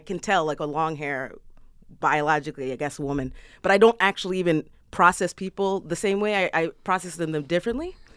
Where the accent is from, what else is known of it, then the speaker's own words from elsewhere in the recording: New York City, New York, United States; I'm Kenyan, I grew up in New York City, I'm pansexual, I have no hair.